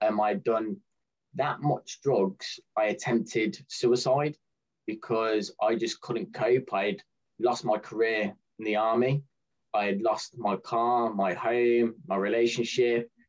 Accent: Tamworth, West Midlands, United Kingdom; So I'm originally from Tamworth. It's a small town outside of Birmingham in the United Kingdom.

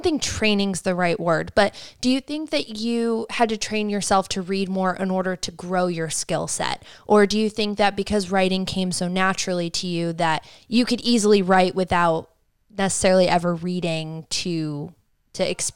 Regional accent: Cleveland, Ohio, United States; And for me growing up in Cleveland, like Cleveland, there's nothing going on there.

